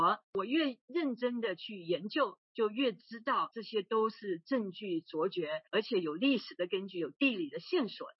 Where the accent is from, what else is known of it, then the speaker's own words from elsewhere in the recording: Taiwan; moved away as an adult; now in United States; 因为我是从台湾来，所以我本来就在花旗银行，在多伦多道明银行，然后来美国就在牛公司，因为我在 Texas。